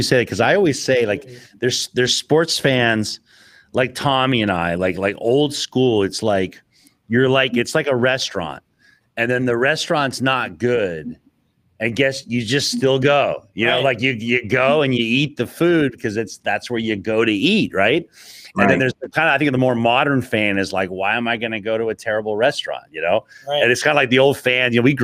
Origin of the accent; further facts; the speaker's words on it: Western Canada, Canada; I grew up in Western Canada. I grew up going to Edmonton Trappers games.